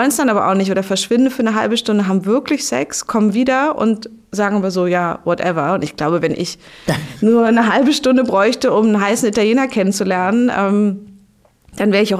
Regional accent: Berlin, Germany; so als Berlinerin, hier hetero aufgewachsen

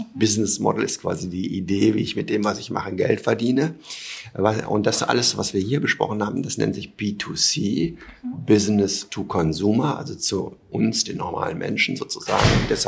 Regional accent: Hamburg, Germany; Ich komme aus Hamburg

